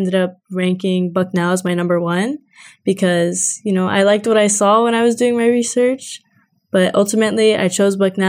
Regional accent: Springfield, Virginia, United States; I'm from Springfield, Virginia, and I'm majoring in business analytics.

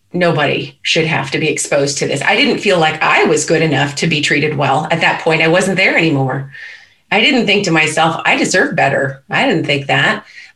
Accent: Anchorage, Alaska, United States; So here I'm from Anchorage, Alaska.

